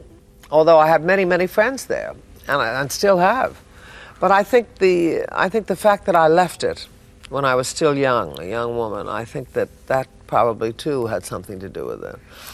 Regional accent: New York City, New York, United States; also born or lived in Brooklyn; now in California, United States; I was brought up in New York. I am not from the Bronx, as some people have said. I lived in Brooklyn until I was 5 years old, and then when I was five, moved to Manhattan and stayed there until I went to California.

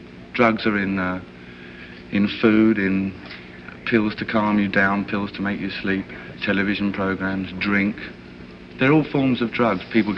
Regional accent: England, United Kingdom; I mean, now I'm from England

